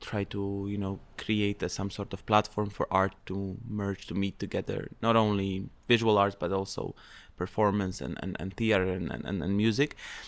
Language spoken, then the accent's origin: English; Krakow, Lesser Poland, Poland; English is a second language; moved away as an adult; also born or lived in Warsaw / Milan; I was born and raised in Poland, in Krakow. I lived there for till I got like 24, and then I started to move around. I was living in Warsaw for a bit. I did my Erasmus in Milan